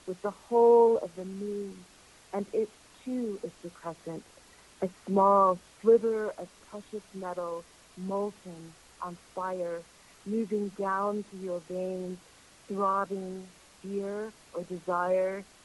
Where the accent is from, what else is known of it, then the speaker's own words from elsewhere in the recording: Texas, United States; now in Sydney, Australia; I'm from Texas originally, but I've lived all over the United States.